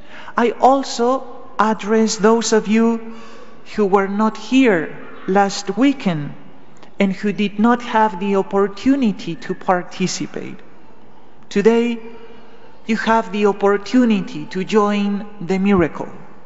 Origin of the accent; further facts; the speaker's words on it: Spain; because after all, I'm from Spain.